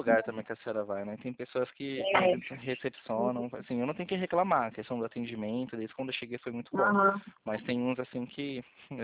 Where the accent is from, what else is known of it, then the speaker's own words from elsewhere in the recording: São Paulo, Brazil; Sou do estado de São Paulo.